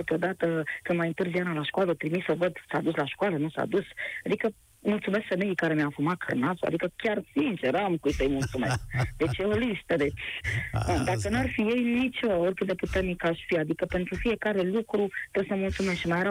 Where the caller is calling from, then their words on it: Bacău, Bacău County, Romania; sunt de la Bacău.